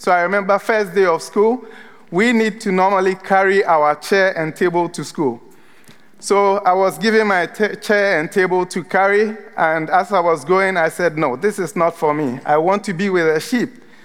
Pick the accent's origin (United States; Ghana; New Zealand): Ghana; moved away; I am originally from Ghana. I moved here 12 years ago.